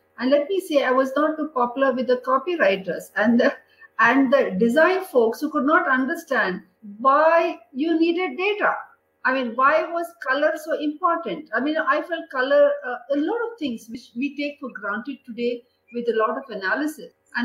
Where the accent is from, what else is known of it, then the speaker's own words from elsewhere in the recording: Goa, India; I grew up in Goa, and where we had a choice of, we had English, we had Hindi, and we had a choice of either Marathi or French.